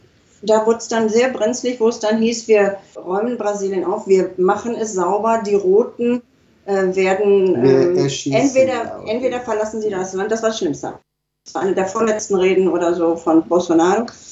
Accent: Germany; ich bin Deutsche, ich habe Freunde, wir leben im Moment bei Familie.

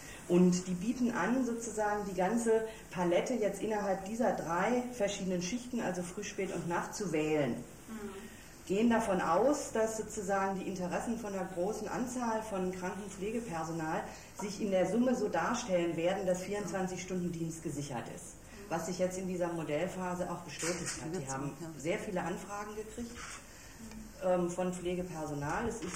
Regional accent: Frankfurt, Hesse, Germany; Ich bin ja aus Frankfurt

